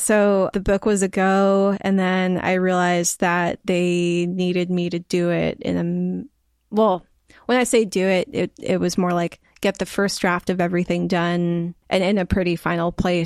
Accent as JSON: {"language": "English", "region": "California", "country": "United States", "tie": "born or raised there", "said": "I think especially, you know, being a Californian, we grew up with such like boring, amazing weather."}